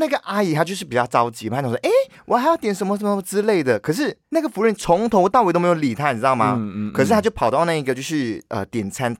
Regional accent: Taiwan; accent: Taiwanese; 因为毕竟我讲话还是比较台湾腔，

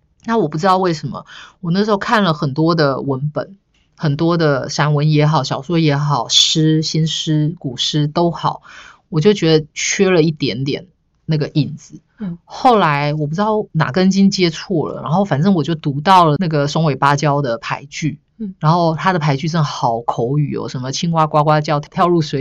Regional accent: Yunlin County, Taiwan; also born or lived in Chiayi; 我想念的其实不是我的故乡云林，我想念的是我的高中就是度过的那个城市是嘉义

